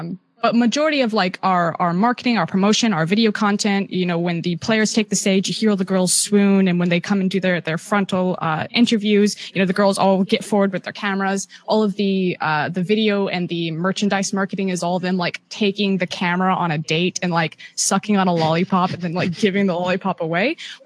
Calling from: Shanghai, China; I'm calling from deep Shanghai.

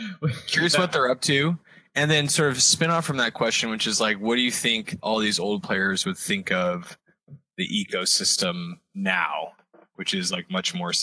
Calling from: Arcadia, California, United States; Arcadia, California. It's beautiful.

